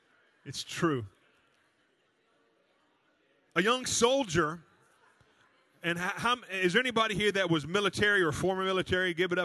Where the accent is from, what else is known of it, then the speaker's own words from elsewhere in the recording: Cleveland, Tennessee, United States; Well, when I was graduating from Cleveland High School in Cleveland, Tennessee, I was there and I remember it just like it was yesterday.